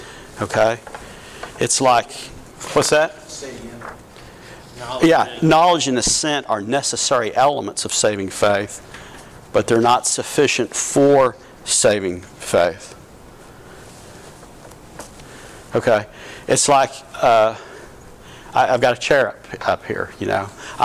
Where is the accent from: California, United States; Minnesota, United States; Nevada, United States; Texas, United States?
Texas, United States; accent: Texas; That's a Texas pronunciation.